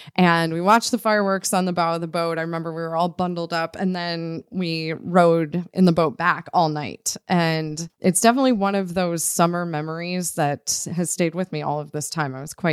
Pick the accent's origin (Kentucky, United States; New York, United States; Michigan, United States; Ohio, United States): New York, United States; Buffalo; Yeah, who knew growing up in Buffalo is going to afford me such a tremendous 4th of July experience?